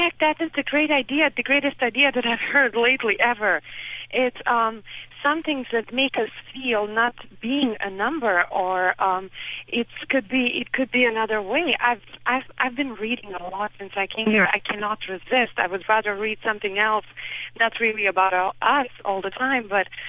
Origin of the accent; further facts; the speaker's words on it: Bosnia & Herzegovina; moved away as an adult; now in United States; and I am from Bosnia. I came to Virginia 4 years ago, 5 years ago.